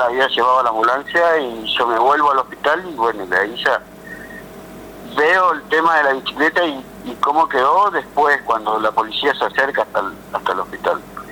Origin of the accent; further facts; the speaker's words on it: Buenos Aires, Argentina; now in Santo Tomé, Argentina; yo soy de Buenos Aires, pero vivo hace 18, 19 años.